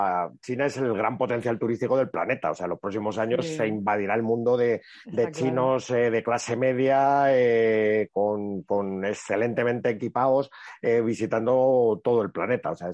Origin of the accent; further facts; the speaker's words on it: Spain; cómo somos los españoles